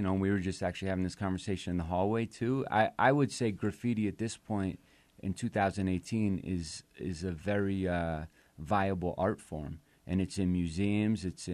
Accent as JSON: {"language": "English", "region": "New York", "country": "United States", "said": "I'm an artist from New York, and my background is skateboard, graffiti, and just that culture"}